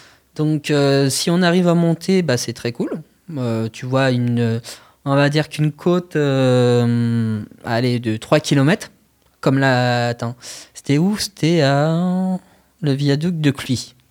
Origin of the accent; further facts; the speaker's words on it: France; born there; je suis né en France